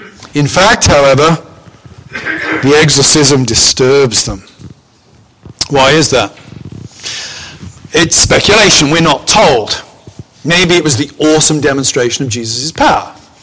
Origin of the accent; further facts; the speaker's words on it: United Kingdom; I'm British. Most of you, I'm sure, are Americans.